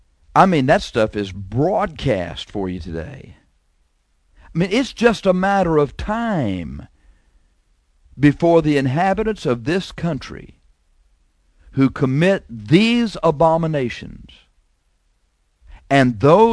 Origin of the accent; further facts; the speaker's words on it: United States; I'm an American. I like being an American.